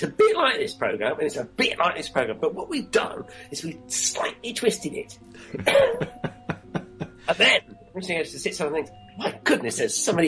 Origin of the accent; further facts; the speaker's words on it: Birmingham, West Midlands, United Kingdom; I mean, I came from Birmingham, like me, you see.